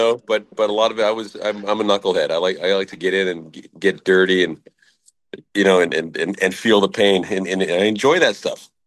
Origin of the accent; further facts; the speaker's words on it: Ireland; But again, it's a good thing being Irish.